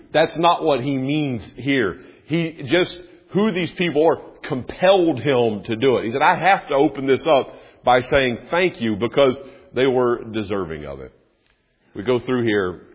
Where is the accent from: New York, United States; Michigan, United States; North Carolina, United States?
North Carolina, United States; I grew up in North Carolina. I never was north of Baltimore, Maryland until I was in college.